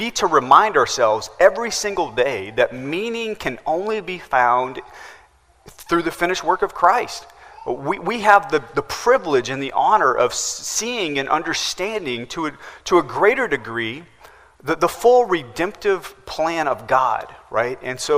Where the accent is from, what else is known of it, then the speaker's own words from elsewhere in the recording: Midwest, United States; I grew up in the Midwest, and we used to go to the Sizzler every once in a while.